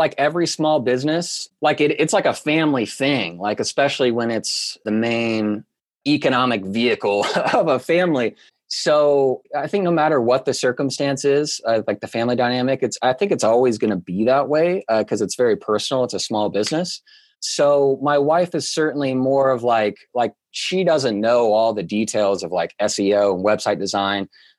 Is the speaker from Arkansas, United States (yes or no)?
yes; Bentonville, Arkansas, United States; I grew up in Bentonville, Arkansas, home of Walmart. Went to school at the University of Arkansas.